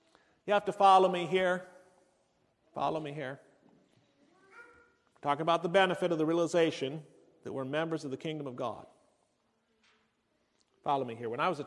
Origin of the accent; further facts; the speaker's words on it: Nebraska, United States; I mean, I was from Nebraska. Their loss was my loss.